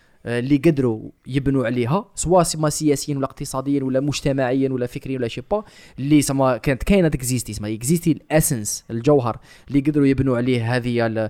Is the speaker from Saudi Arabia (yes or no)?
no; Algeria; لا انتمي للعرب ولا انتمي لافريقيا ولا انتمي للمتوسط ولا انتمي لكذا لا لا لا احتاج لي شيء لانني انا كافي لانني انا جزائري